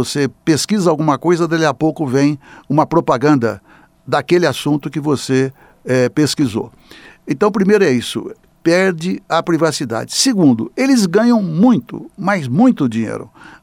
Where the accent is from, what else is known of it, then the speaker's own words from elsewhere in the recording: São Paulo, Brazil; eu sou do estado de São Paulo e sou do PT.